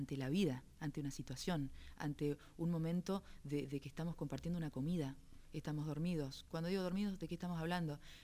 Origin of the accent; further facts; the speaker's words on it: Corrientes, Argentina; doy un ejemplo del litoral, de donde vengo. Entonces estoy nombrando el río, estoy nombrando el calor de Corrientes